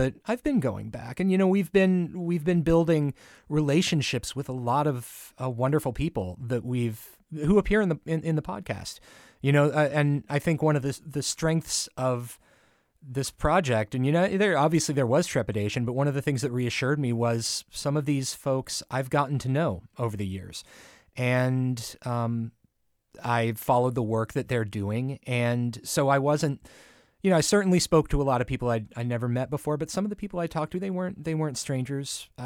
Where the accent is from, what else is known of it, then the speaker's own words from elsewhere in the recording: Missouri, United States; moved away as an adult; now in Connecticut, United States; I had moved to Connecticut, where I'm actually from Missouri, so I knew next to nothing about Connecticut.